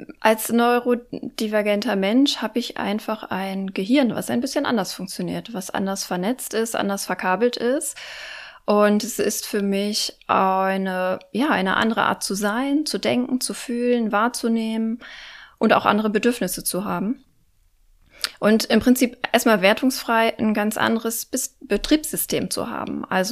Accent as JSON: {"language": "German", "town": "Buchholz in der Nordheide", "region": "Lower Saxony", "country": "Germany", "said": "Ich bin 43 Jahre alt. Ich komme aus Buchholz in der Nordheide"}